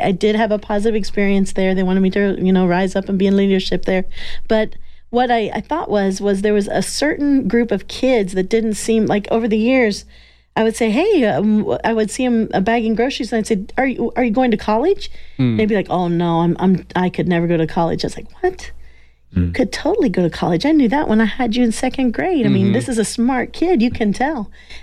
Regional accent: Midwest, United States; Well, growing up on a farm is really, really fun. You have the great outdoors. I was from the Midwest, so we had the barn.

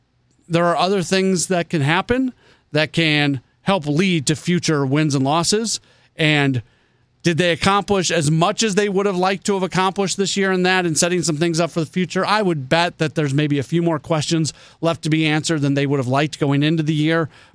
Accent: St. Louis, Missouri, United States; I was born here. I was born in St. Louis. I lived in St. Louis my entire young life until I went to college. I was gone for a little while, and I came back. So, no, I am from St. Louis, proud of being from St. Louis

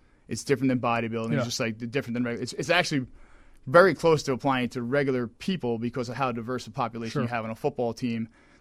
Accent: New York, United States; accent: New York; I'm from New York, if you can't tell from my accent.

